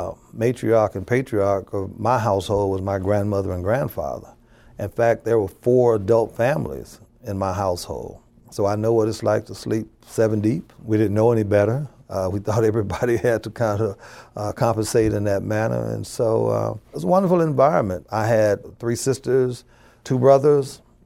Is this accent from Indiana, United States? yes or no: yes; Gary, Indiana, United States; I grew up in the Midtown section of Gary. It was a place called the Small Farms, and it was called that for a reason, because where I lived, there were no sidewalks, there were no paved streets.